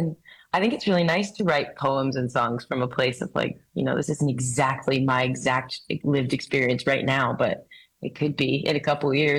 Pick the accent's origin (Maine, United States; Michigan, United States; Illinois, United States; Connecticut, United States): Maine, United States; Whatever my dad was playing, which I grew up in Maine, and you know, my dad loves classic rock